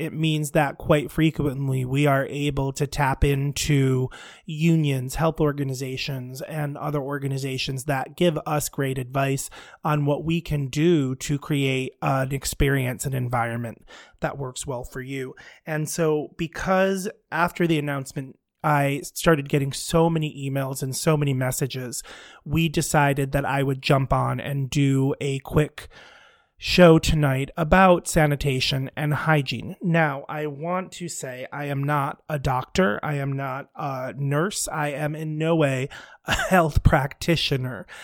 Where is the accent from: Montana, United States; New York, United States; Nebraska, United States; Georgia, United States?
New York, United States; I will tell you, as a New Yorker, I am someone who thinks very little sometimes about my health.